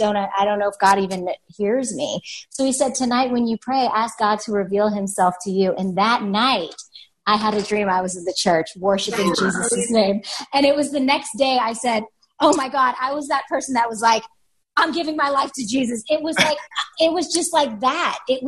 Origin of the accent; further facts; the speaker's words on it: Kurdistan Region, Iraq; I'm from Kurdistan. Yeah, from the northern Iraq region.